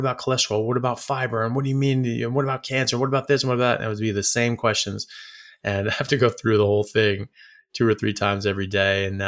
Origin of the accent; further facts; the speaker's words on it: United States; now in Perth, Australia; I'm from America, but I'm in Perth, Australia. So we're on the west coast of Australia next to absolutely nowhere. And so I'm just working as a doctor here in Perth.